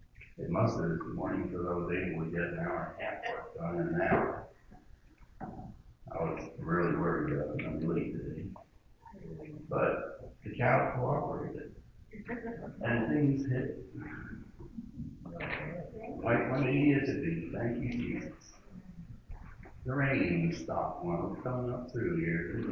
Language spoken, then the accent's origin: English; Wernersville, Pennsylvania, United States; I grew up in Ames Church down there in Wernersville. Most of … are buried down there.